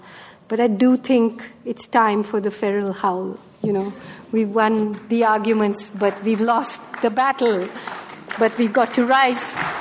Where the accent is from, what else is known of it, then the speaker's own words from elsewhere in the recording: Kerala, India; when I was growing up in Kerala in this little village